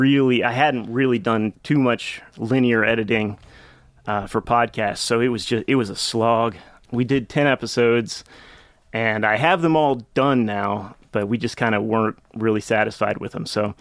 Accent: Waynesboro, United States; Me and my best friend Nick Klein, mm-hmm. Who I grew up with back in Waynesboro, and we've just always kind of talked music.

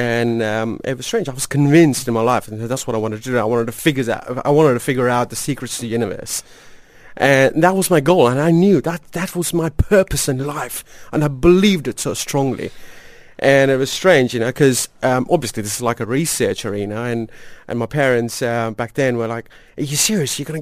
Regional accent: India; moved away; also born or lived in Australia; I was born and raised in India

